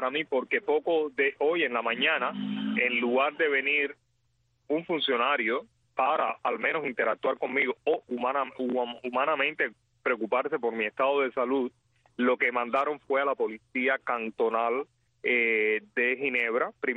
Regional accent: Cuba; yo, como cubano

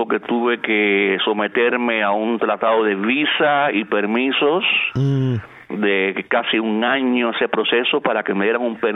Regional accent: Cuba; now in Germany; tengo hasta la nacionalidad alemana, o sea, soy un cubano alemán.

